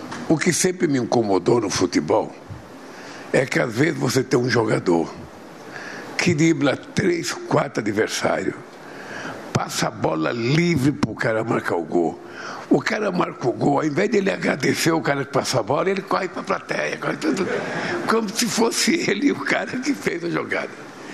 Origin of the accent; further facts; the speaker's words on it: Brazil; Tem gente que acha, não, eles são obrigados a comprar porque eu sou do Brasil.